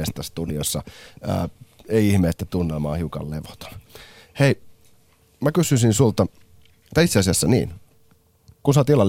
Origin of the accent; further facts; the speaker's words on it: Espoo, Uusimaa, Finland; Minä kun kotosin tuolta Espoon lähiöstä